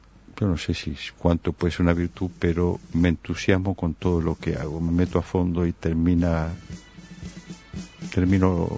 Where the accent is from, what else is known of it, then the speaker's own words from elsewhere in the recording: Uruguay; Es una frase profunda y creo que nos marcó como uruguayos